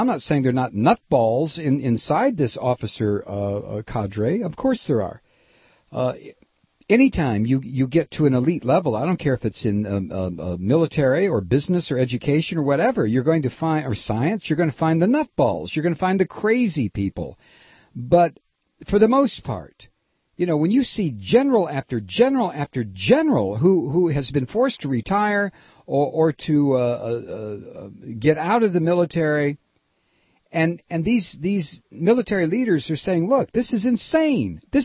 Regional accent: United States; I don't live in some idealistic world where everybody's going to be nice to me because I'm an American.

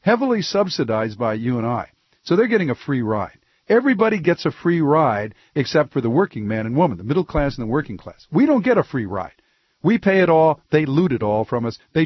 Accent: Midwest, United States; I'm a Midwesterner, Bill.

